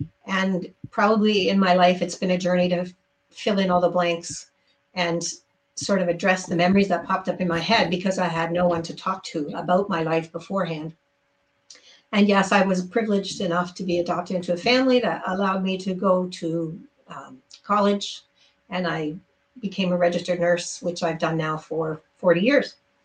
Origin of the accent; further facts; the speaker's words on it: Mexico; So no, I was born in Mexico. So were my parents. So I am a second generation Mexican.